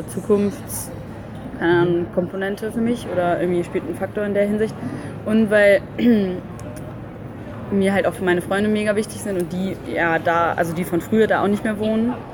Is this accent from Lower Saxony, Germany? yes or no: yes; Cuxhaven, Lower Saxony, Germany; also ich hänge schon sehr an meiner Heimat, also an Cuxhaven